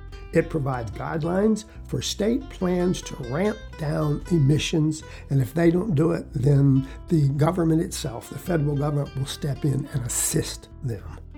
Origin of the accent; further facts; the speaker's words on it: Texas, United States; I'm primarily a Texan, folks, although I'm up north right now for a while